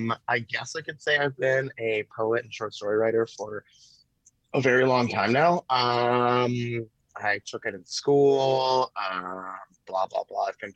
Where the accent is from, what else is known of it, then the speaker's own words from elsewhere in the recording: Toronto, Ontario, Canada; I grew up in Toronto where there was a lot more free press on the streets.